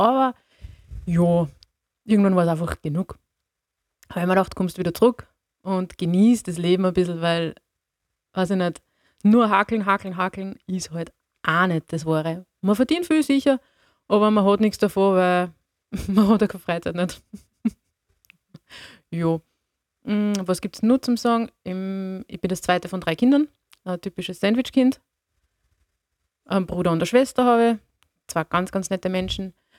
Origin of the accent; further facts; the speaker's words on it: Lower Austria, Austria; Aus dem Waldviertel, aus dem wunderschönen, mystischen Waldviertel.